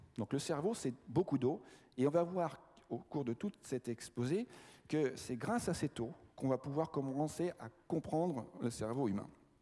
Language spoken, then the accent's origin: French; Brittany, France; Je suis breton et je le compare souvent aux côtes bretonnes.